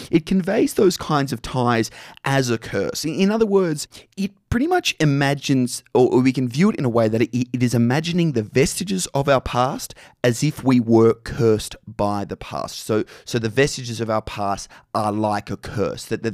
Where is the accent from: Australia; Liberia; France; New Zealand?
Australia; Toni Collette, I don't mean it's just as an Aussie, but she is a phenomenal actor.